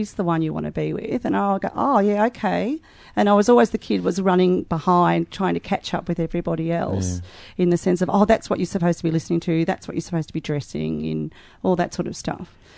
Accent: Melbourne, Victoria, Australia; Certainly. I grew up in the northern suburbs.

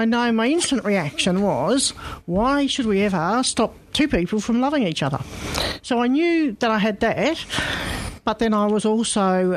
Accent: Australia; born there; Yeah, both of us, my husband and I. I was born in Australia, but he was born over there.

